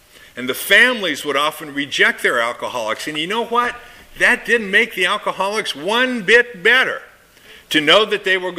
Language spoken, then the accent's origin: English; Michigan, United States; I, because I grew up outside of Detroit